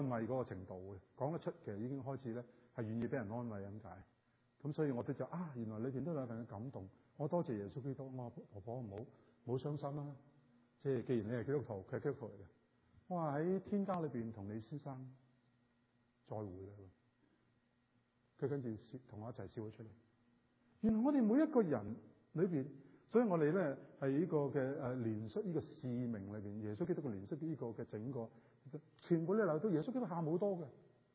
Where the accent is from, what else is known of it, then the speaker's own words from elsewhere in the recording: China; 我们中国人有一个说话，就是说呢，啲夫妇大难临头的时候就咩啊？就各自飞嘛